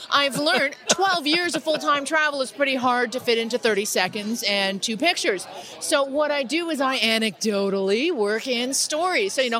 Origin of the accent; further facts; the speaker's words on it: Toronto, Ontario, Canada; my hometown of Toronto in Canada